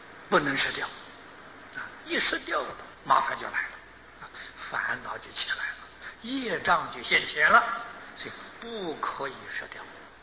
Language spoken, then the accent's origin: Chinese; China; 从前我们中国人呢，这个、吃饭规矩很大